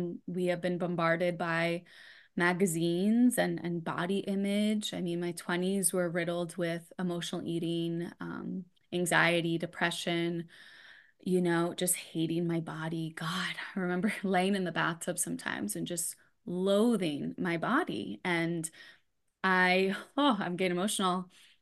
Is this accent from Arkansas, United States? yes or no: no; New York City, New York, United States; Growing up in New York City, I hated the cold.